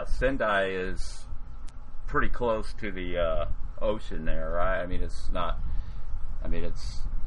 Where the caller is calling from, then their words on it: Lawton, Oklahoma, United States; I'm calling you from Lawton, Oklahoma.